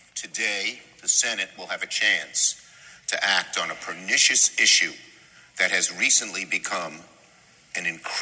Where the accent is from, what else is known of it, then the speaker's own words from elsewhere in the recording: New York, United States; In my home state of New York, in the beloved city of Buffalo